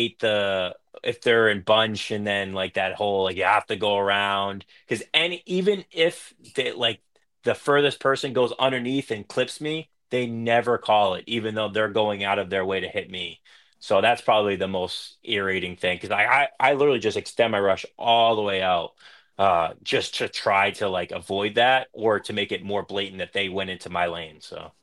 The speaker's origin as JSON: {"language": "English", "town": "Flagstaff", "region": "Arizona", "country": "United States", "said": "I came from Flag and I'm still in Flag."}